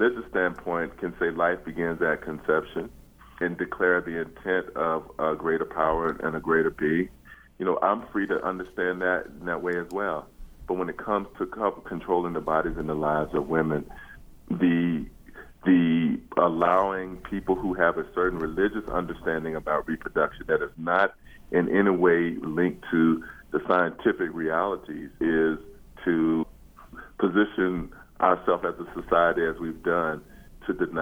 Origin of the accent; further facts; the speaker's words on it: the South, United States; moved away as an adult; I left the South when I was 18 years old, and growing up in the South and dealing with racism and the limitations that I found that until I left, I like having grown up in the South.